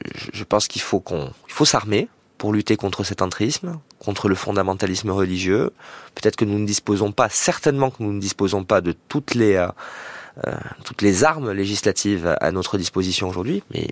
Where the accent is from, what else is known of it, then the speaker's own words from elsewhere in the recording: Corsica, France; même si c'est pas forcément chez moi en Corse que ça se passe.